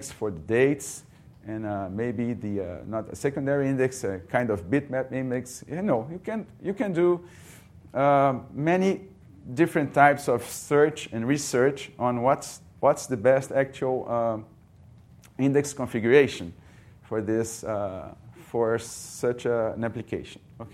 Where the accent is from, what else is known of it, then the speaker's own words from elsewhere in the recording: Rio de Janeiro, Brazil; English is a second language; I come from some place, interesting place now, hot place. I come from Brazil, Rio, Catholic University of Rio. So this is in down below, South America.